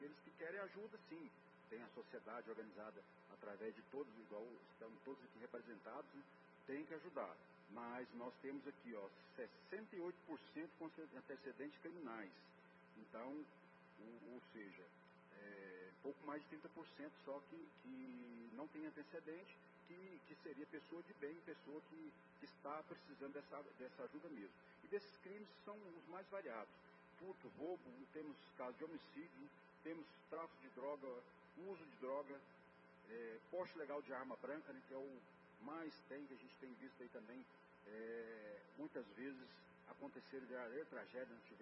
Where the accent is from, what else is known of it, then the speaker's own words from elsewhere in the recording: Anápolis, Goiás, Brazil; principalmente eu que sou de Anápolis aqui